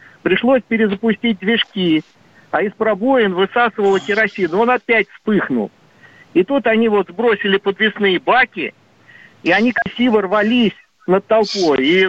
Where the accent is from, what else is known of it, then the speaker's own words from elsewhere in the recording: Degtyarsk, Sverdlovsk Oblast, Russia; мой родной городок Дегтярку. Мне седьмой десяток